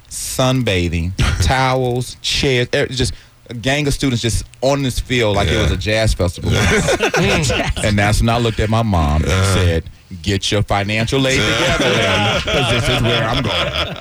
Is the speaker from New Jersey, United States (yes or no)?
no; Atlanta, Georgia, United States; And I'm from Atlanta, Georgia.